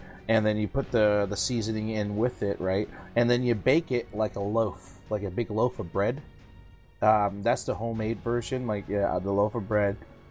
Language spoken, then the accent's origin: English; Canada; accent: Canadian; Maybe because my Canadian accent, it's we call it donair.